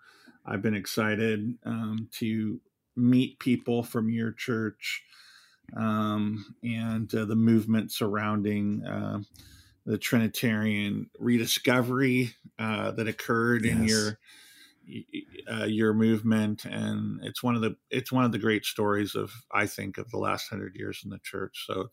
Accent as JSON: {"language": "English", "region": "the South", "country": "United States", "tie": "born or raised there", "said": "I was born and raised in the South by Southerners."}